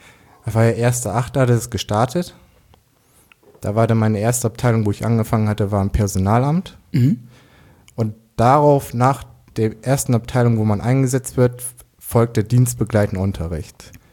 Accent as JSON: {"language": "German", "town": "Lockstedt", "country": "Germany", "said": "Nee, ich komme sogar aus Lockstedt."}